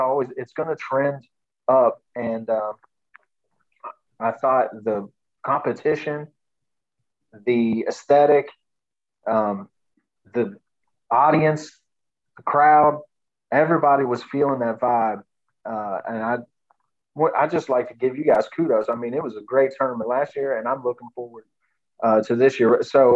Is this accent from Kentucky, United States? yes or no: yes; Augusta, Kentucky, United States; I grew up in Augusta, but, my dad, when we went on Friday nights to watch basketball, if Augusta wasn't at home, we went down Route 8 and watched Maysville Bulldogs.